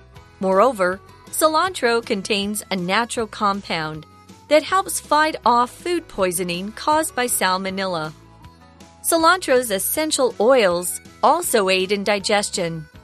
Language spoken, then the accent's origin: English; Arizona, United States; See, now I grew up in Arizona, which is next door to Mexico